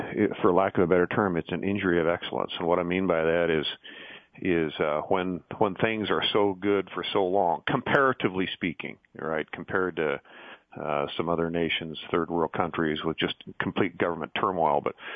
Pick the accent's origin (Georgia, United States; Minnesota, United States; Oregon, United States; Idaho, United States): Idaho, United States; Meridian; I've gone from my hometown, Meridian North, all the way up to Sandpoint, Bonners Ferry, and then back down.